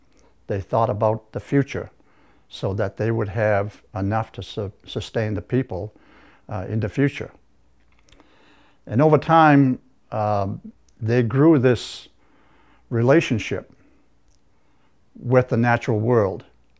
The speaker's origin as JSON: {"language": "English", "town": "Indian Island", "region": "Maine", "country": "United States", "tie": "born or raised there", "said": "Penobscot Nation. I was born and raised on Indian Island, the central homeland of the Penobscot Nation."}